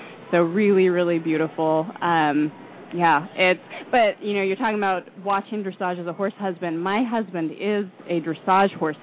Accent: Oregon, United States; and I'm from Oregon, and we have a little fair meet that they

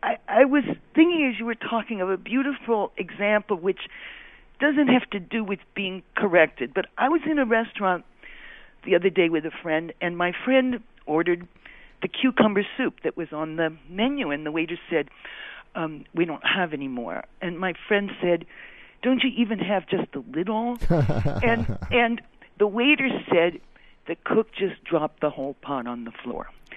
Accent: Oakland, California, United States; moved away as an adult; now in New York, United States; I didn't come here until I was in my mid-20s. I grew up in Oakland.

